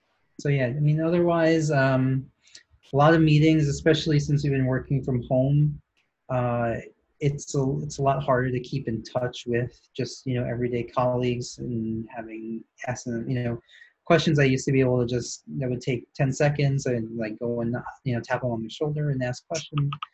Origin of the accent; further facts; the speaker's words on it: New York, United States; I also liked that I grew up in New York. So NYU was pretty close to home, to my parents' house.